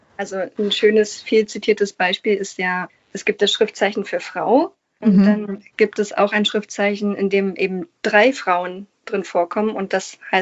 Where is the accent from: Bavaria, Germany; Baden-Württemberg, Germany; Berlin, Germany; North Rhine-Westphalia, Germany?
Berlin, Germany; da hatte ich als eingeborene Berlinerin die Gelegenheit, an einem Gymnasium in Berlin schon an der Oberschule eben Japanisch zu lernen.